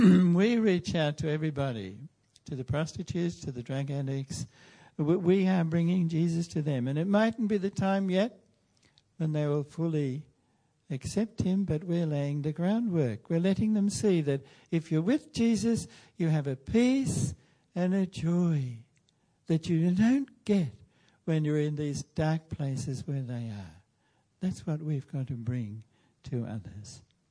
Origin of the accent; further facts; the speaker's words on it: Melbourne, Victoria, Australia; Oh goodness me, I'm from Melbourne, I've forgotten the name of the big railway station.